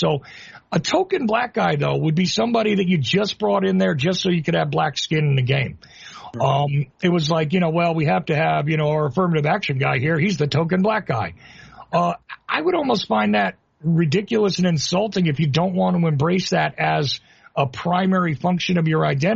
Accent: Northeast, United States; now in Georgia, United States; You can clearly tell, though I live in Georgia, I'm from the Northeast.

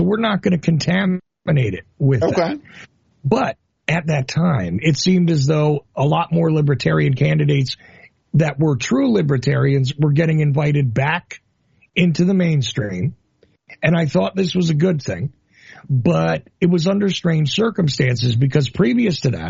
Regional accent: Asbury Park, New Jersey, United States; So I grew up in the pre-gentrified parts of Jersey that were just abandoned and ignored, like Asbury Park and stuff like that.

